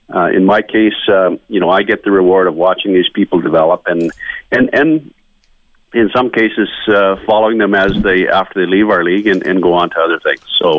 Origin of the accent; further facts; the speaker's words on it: Flin Flon, Manitoba, Canada; Well, I grew up in Flin Flon, Manitoba, which was a tremendous environment to grow up in as a young boy. I was born in the late 50s, so I'm 61. I played all my minor hockey there, junior hockey with the Flin Flon Bombers for 3 years.